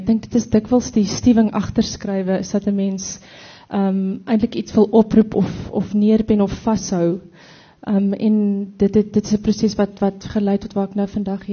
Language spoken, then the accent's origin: Afrikaans; Viljoenskroon, Free State, South Africa; ek kom van die Mielie Driehoek, van Viljoenskroon, so dis daar tussen dis Botawil Kroonstad wêreld.